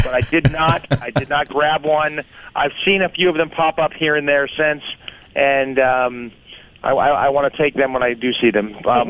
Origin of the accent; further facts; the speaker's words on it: Malibu, California, United States; Kids that I grew up with in Malibu, California, you know, Sean Penn, Chris Penn, Rob Lowe, Charlie Sheen, Emilio Estevez, Holly Robinson. I mean, we all grew up together.